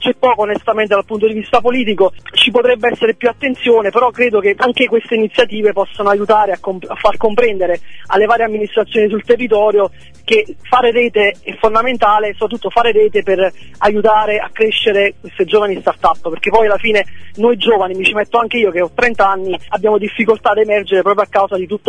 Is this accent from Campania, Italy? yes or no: yes; Salerno, Campania, Italy; da salernitano che si occupa di comunicazione d'impresa